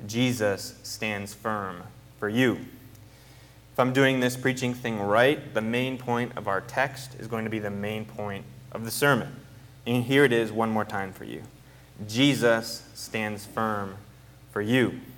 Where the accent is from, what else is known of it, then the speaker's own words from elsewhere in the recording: Buffalo, New York, United States; I'm born and raised in Buffalo.